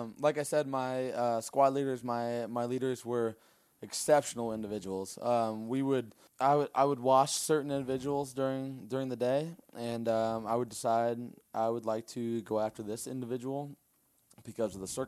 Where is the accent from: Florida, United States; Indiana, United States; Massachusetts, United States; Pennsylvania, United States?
Indiana, United States; So, I mean, we grew up in Indiana and Purdue University.